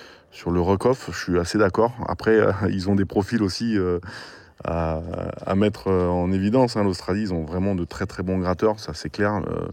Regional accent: France; je vais manquer d'humilité parce que je suis un bon Français

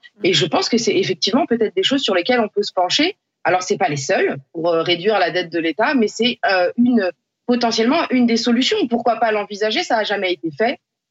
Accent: Île-de-France, France; moved away as an adult; je suis issue de la région parisienne, je suis née dans les Yvelines, j'y ai vécu pendant quasiment 30 ans, ça fait très peu d'années que je suis arrivée dans le Morbihan.

